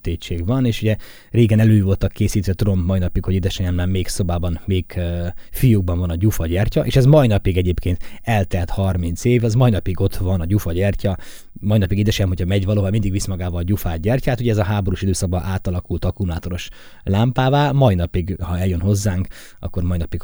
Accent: Zakarpattia Oblast, Ukraine; szerencse, hogy mondjuk nem a Magyarország szívében, vagy éppen egy német ország területén nőttem fel gyermekként. És nem ott szívtam magamba az élethez szükséges dolgokat, hanem itt Kárpátalján.

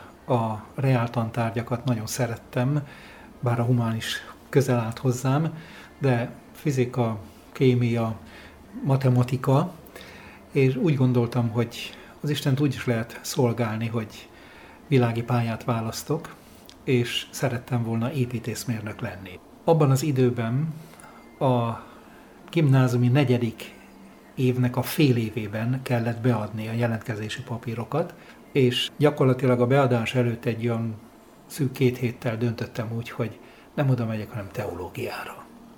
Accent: Nagykőrös, Pest, Hungary; Nagykőrösről, ahol születtem és a gyermekkoromat töltöttem

